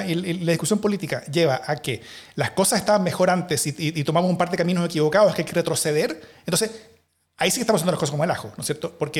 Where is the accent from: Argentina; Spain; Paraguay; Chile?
Chile; todo lo que somos nosotros como chilenos